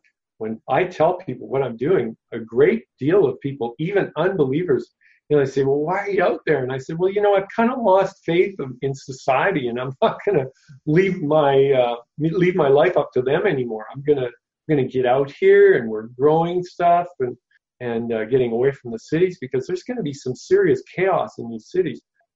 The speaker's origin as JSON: {"language": "English", "country": "Canada", "said": "And I say that as a Canadian. It's a kind of a Canadian joke."}